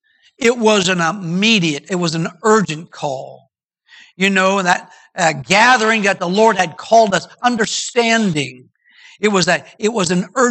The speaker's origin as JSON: {"language": "English", "region": "Ohio", "country": "United States", "tie": "born or raised there", "said": "My county, back where I was born and raised in Ohio, Monroe County. It's a country county, just like this."}